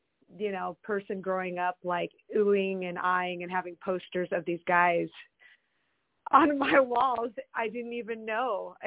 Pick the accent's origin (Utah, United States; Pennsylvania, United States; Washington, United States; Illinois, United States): Washington, United States; We're from Washington. Washington State. So it's closer to go to California for us.